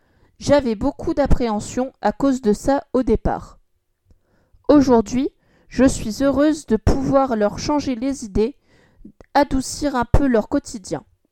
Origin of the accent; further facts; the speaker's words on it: Clamart, Île-de-France, France; Je suis née dans les Hauts-de-Seine à Clamart et j'y ai grandi, mais mes deux parents sont arméniens et je baigne dans cette culture depuis toujours. Je parle la langue, je fais de la danse arménienne, je suis proche de la communauté.